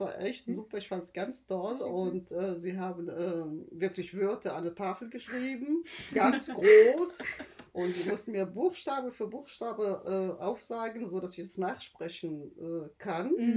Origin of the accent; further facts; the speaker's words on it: Morocco; now in Germany; ich bin die Mutter von Esma. Ich komme aus Marokko, ursprünglich aus Marokko, lebe aber schon seit über 42 Jahren in Deutschland.